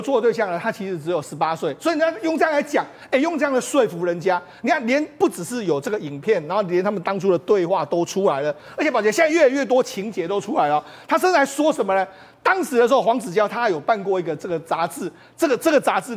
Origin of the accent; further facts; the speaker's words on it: Taiwan; 有我们台湾人，还有很多外国人